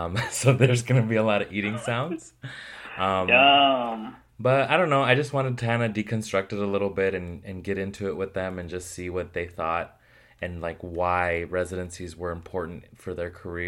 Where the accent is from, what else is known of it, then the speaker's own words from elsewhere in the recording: Las Vegas, Nevada, United States; As you guys know, I'm from Las Vegas.